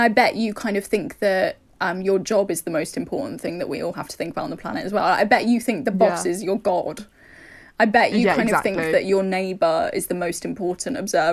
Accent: London, United Kingdom; growing up in London

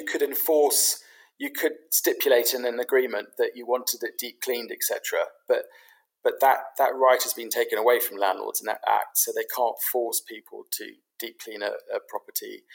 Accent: London, United Kingdom; Well, I grew up in London. I grew up in London as a Londoner.

